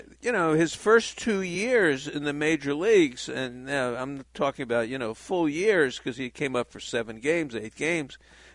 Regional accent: Brooklyn, New York, United States; But growing up in Brooklyn, for me, I was a first baseman.

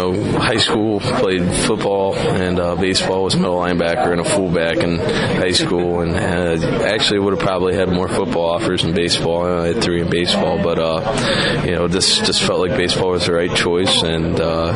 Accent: Middletown, Ohio, United States; I was born in Middletown, Ohio, about 30 minutes away from Cincinnati. So I grew up watching the Reds

